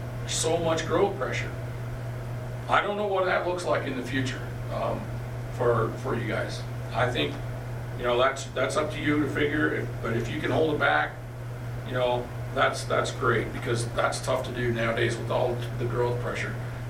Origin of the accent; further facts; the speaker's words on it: Colville, Washington, United States; like I said, I come from Colville. I love the rural part of Daniel